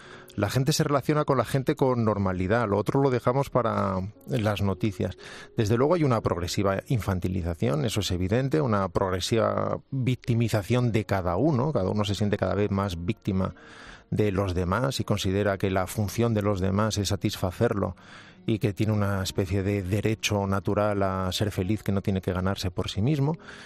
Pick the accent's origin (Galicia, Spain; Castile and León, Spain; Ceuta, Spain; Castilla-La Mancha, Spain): Castile and León, Spain; Salamanca; si me preguntaran, por tanto, qué soy, diría gallego, y si me preguntaran de dónde, diría de Salamanca, porque ahí es donde he vivido los 30 primeros años de mi vida